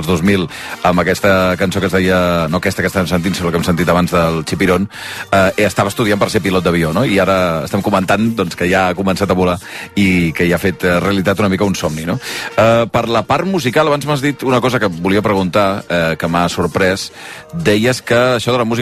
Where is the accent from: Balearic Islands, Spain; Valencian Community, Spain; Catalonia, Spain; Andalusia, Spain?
Catalonia, Spain; Sabadell; Que jo com a sabadellenc això sí que tenia informació.